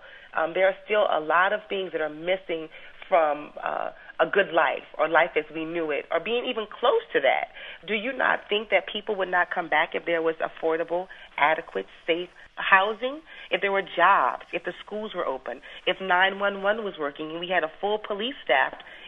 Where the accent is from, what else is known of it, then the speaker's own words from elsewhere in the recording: New Orleans, Louisiana, United States; We New Orleans is a big party town. Believe me, I love it. I grew up on Mardi Gras.